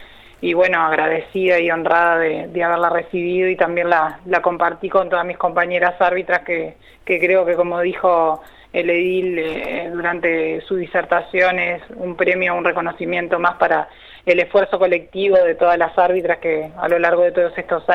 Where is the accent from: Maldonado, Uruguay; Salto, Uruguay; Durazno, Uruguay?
Maldonado, Uruguay; Pan de Azúcar; mi familia toda vive allá, o sea, yo acá vivo con mi esposo y mi nena, pero la familia vive toda en Maldonado, en Pan de Azúcar.